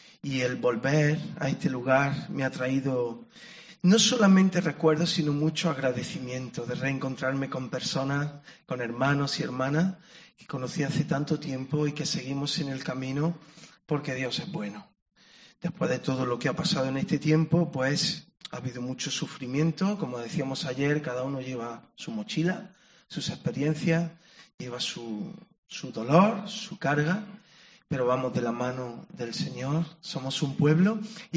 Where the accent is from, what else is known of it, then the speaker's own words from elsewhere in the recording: Córdoba, Andalusia, Spain; vengo de Córdoba, estoy casado, tengo 3 hijos.